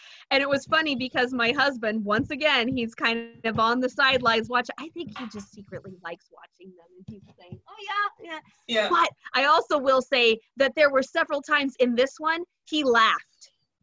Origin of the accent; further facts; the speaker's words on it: Texas, United States; I'm a Texan, born and raised in Texas, but my parents are both from the West Coast, and so I don't sound like it. And I don't even use the word y'all.